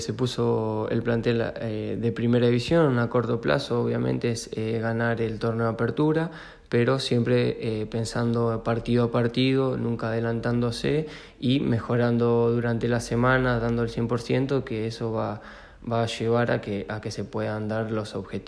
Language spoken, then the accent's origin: Spanish; Alcorta, Santa Fe, Argentina; Mis inicios en el fútbol se dieron en los Andes de Alcorta, el club de mi pueblo.